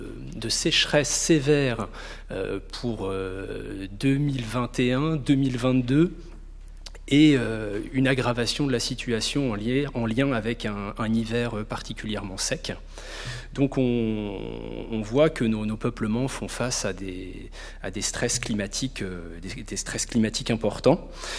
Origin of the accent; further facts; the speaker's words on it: Grand Est, France; Moi, je viens du Grand Est.